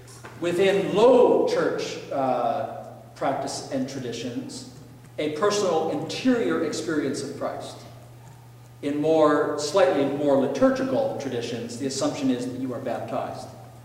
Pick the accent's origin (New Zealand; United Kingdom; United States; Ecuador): Ecuador; where I grew up in Ecuador, you had to be baptized.